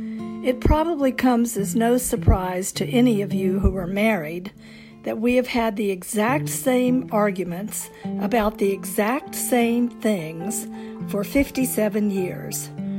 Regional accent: North Carolina, United States; See, I'm a Southern girl, born and raised in North Carolina. To me, time moves slowly, moseying along, until suddenly, out of nowhere, you've run out of it.

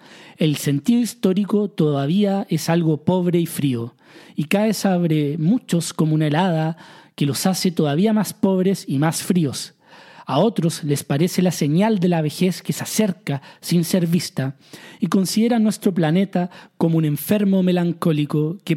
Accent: Chile; Y lo mismo tenemos en mi país, Chile, con la dictadura militar.

